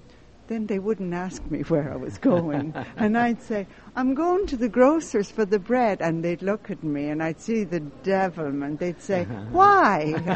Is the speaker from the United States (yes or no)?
no; Dublin, Leinster, Ireland; I do funny bits about my family, mm-hmm, and, mm-hmm, about my aunts, and, you know, growing up in Dublin, a lot of comedy in my act.